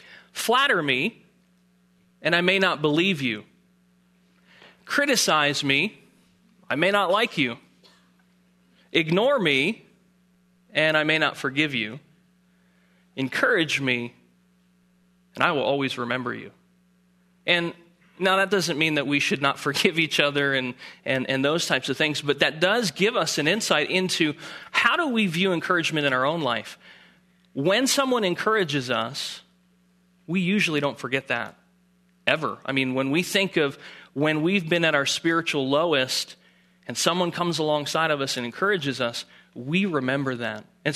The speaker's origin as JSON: {"language": "English", "region": "New Jersey", "country": "United States", "said": "Now, I'm from Jersey, just outside of Philly, and so all of my illustrations tend to be Philadelphia illustrations."}